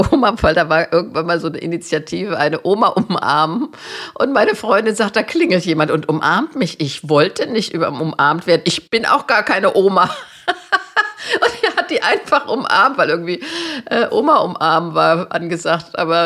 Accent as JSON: {"language": "German", "town": "Marburg", "region": "Hesse", "country": "Germany", "tie": "born or raised there", "said": "ich bin in Marburg zur Schule gegangen."}